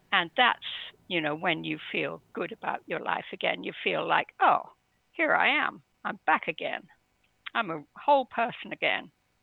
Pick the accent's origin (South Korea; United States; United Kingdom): United Kingdom; England; I was brought up in England, stiff upper lip and all that.